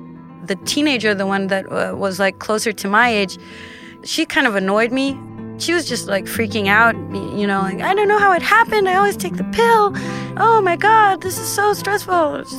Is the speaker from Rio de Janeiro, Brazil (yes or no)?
yes; Rio de Janeiro, Brazil; I'm from Rio de Janeiro, Brazil.